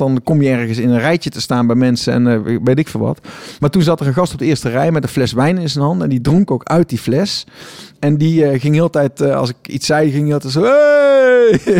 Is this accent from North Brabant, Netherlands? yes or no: yes; Tilburg, North Brabant, Netherlands; Ik kom uit Tilburg, ik woon in Tilburg.